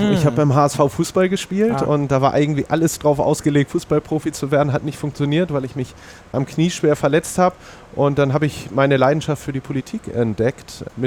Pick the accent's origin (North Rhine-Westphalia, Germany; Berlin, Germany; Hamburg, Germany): Hamburg, Germany; Ja, also ich bin tatsächlich eher an der Elbe groß geworden.